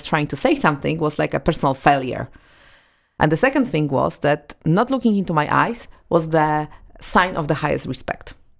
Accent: Poland; moved away; The thing for me was that I came from Poland, 95% of Polish people, white and Catholic.

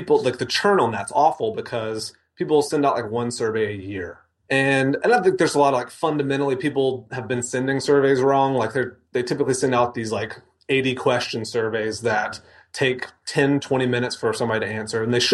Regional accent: Mississippi, United States; moved away as an adult; now in Denver, United States; I grew up in Mississippi. My wife and I got married, and then a week later moved out to Denver just for kicks.

